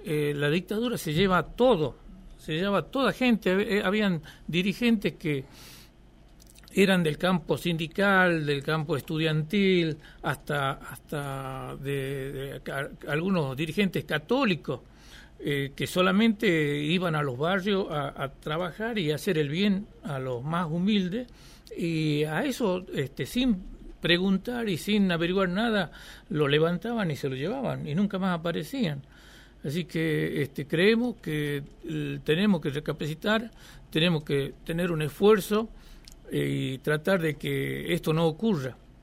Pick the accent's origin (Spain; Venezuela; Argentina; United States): Argentina; nosotros como peronistas y como argentinos